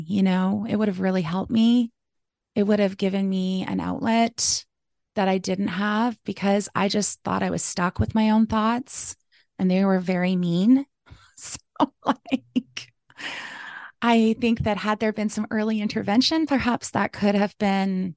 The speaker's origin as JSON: {"language": "English", "town": "Calgary", "region": "Alberta", "country": "Canada", "tie": "born or raised there", "said": "I was born and raised in Calgary, and I lived on an acreage with my parents when I was a teenager"}